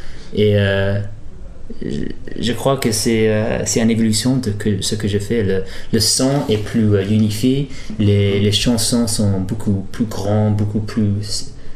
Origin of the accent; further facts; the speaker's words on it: England, United Kingdom; French is a second language; Mais non, je suis anglais. Et si j'ai des problèmes à parler aujourd'hui, je ne suis pas stupide, mais j'ai des problèmes avec la langue.